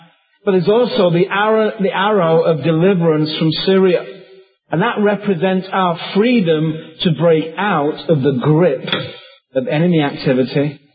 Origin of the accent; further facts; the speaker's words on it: United Kingdom; Remember, you're Americans. I'm the British guy. British people are always reticent.